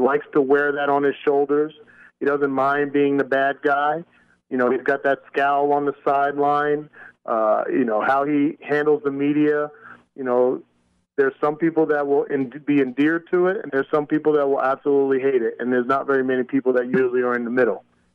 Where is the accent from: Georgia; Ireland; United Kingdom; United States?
United States; New Jersey; Even though I was from Jersey, I grew up a Marcus Allen fan.